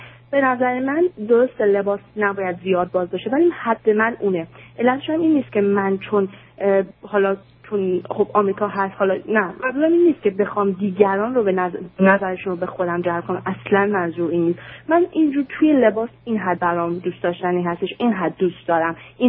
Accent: Iran; moved away; خود من 3 سال و نیم 4 سال از ایران اومدم.

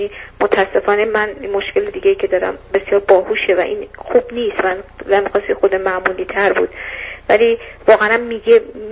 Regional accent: Iran; خب منم توی محیط محدود بزرگ شدم، ایران بزرگ شدم

